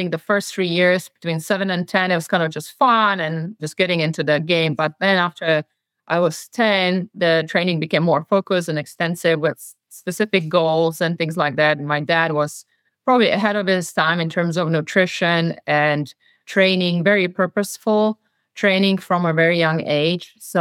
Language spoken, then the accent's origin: English; Slovakia; English is a second language; So I was born and raised in Slovakia, coming from a very athletic family.